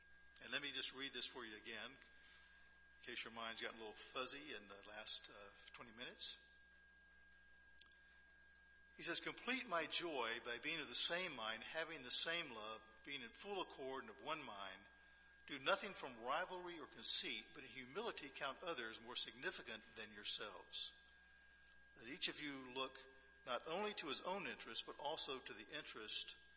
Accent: the South, United States; I'm from the South, so maybe I have a reason to be involved in all that stuff.

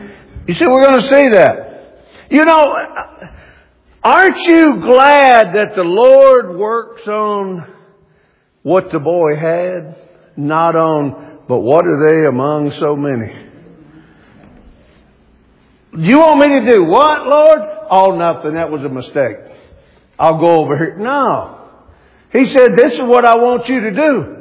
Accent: the South, United States; accent: Southern; I know I'm from America. I speak Southern well, but English is hard.

